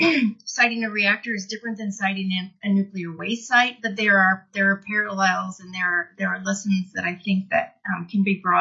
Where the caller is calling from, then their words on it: Minneapolis, Minnesota, United States; I am calling from Minneapolis, Minnesota.